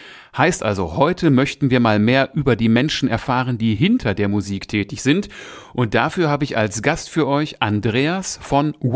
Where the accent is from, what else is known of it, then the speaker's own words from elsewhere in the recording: Essen, North Rhine-Westphalia, Germany; Ich komme ja aus Essen.